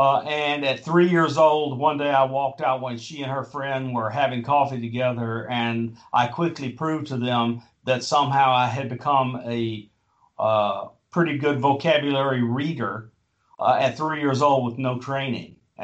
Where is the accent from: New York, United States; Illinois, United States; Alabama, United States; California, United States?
Alabama, United States; I retired in May, returned to my home state, which is Alabama, where I now have a home